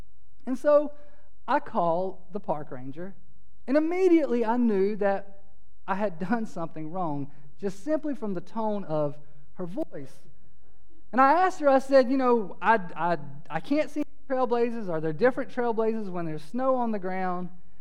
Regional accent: Statesville, North Carolina, United States; And so we left my hometown in Statesville.

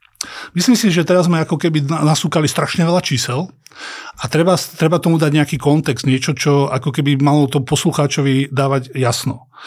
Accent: Dolná Súča, Trenčín Region, Slovakia; Ja som sa narodil v Dolnej Súči, čiže to, čo som videl okolo seba, boli sliepky, videl som domáce zvieratá

